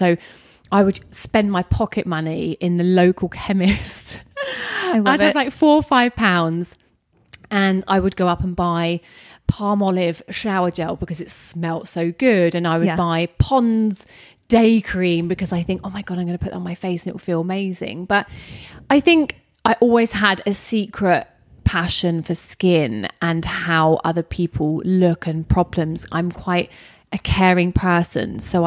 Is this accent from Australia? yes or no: no; Ramsgate, South East England, United Kingdom; So I'm from Kent, and in a place I was born in Ramsgate, right on the sea. And now currently I live in Minas Bay, which is still down there, tiny little seaside town.